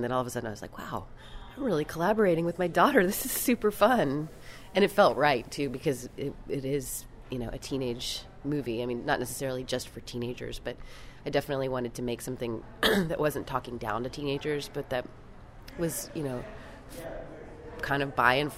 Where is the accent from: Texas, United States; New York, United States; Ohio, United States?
Texas, United States; Austin; And I grew up in Austin, and I had a really neat friend group that a lot of them I'm still friends with, that I grew up with in high school